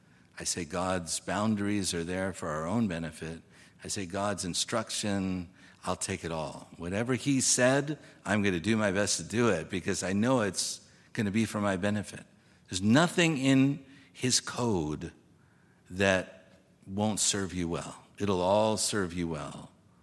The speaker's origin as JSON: {"language": "English", "town": "New York City", "region": "New York", "country": "United States", "tie": "born or raised there", "said": "a lot of farming I did growing up in New York City, I tell you."}